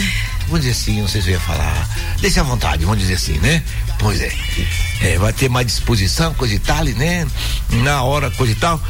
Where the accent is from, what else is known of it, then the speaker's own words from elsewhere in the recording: Jaguaquara, Bahia, Brazil; Ei, mas como me mata a saudade. Lá da minha terrinha de Jaguaquara, esqueça, né?